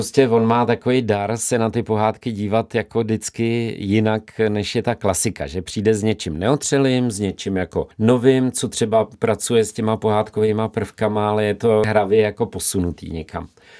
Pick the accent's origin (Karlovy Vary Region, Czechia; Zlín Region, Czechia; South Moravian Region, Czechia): Karlovy Vary Region, Czechia; Karlovy Vary; Já jsem z Varů, takže prostě jsem chodil do kina Čas nebo kina Praha, což jsem měl asi 5 minut od domova.